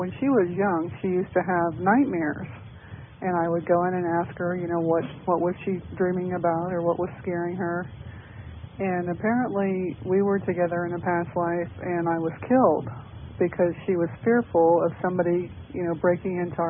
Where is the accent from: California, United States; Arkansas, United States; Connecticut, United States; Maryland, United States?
Maryland, United States; from Maryland.